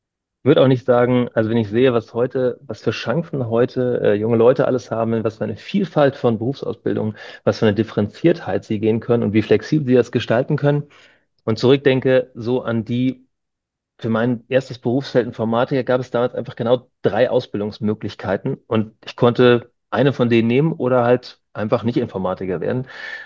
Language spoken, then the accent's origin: German; Hamburg, Germany; now in Ebersbach, Germany; Ich bin Hamburger Jung und das war der Ort, wo ich mein Leben verbringen wollte. Aber Gott hat andere Pläne. Heute wohne ich in Ebersbach, einem kleinen Dorf.